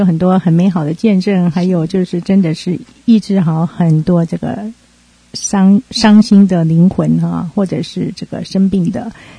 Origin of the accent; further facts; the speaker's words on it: Taiwan; now in United States; 当初我是从台湾过来的，刚到美国的时候觉得哇，这个地方因为是一个非常完全陌生的地方，也没有亲戚朋友